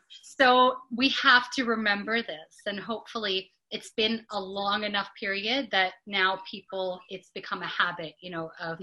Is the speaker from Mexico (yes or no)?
no; Canada; And I said, being the Canadian, we're very like, no, I don't want to bother him.